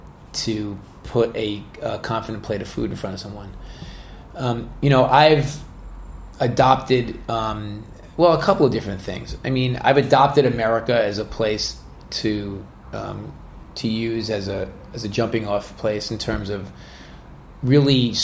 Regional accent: New York City, New York, United States; But basically, like, you know, growing up in New York, there were Chinese restaurants, and then there were Italian restaurants

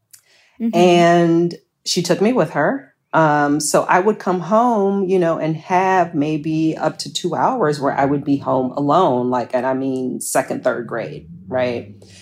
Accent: Chicago, Illinois, United States; born and raised here. I'm a Chicagoan through and through.

